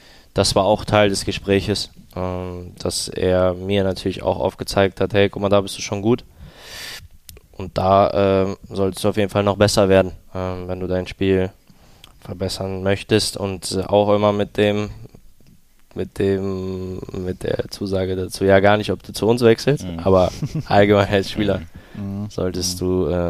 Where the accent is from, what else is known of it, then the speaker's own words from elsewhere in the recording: Northern Germany, Germany; wenn natürlich mit dem badischen Dialekt relativ schnell gesprochen wird, dann bist du als Norddeutscher schon ab und zu mal kurz am Nachdenken.